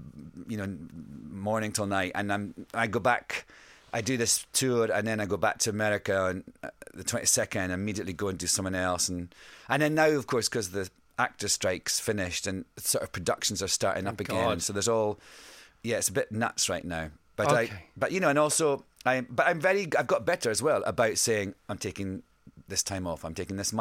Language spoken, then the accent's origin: English; Scotland, United Kingdom; accent: Scottish; I sing in my own voice as well. I sing with my Scottish accent.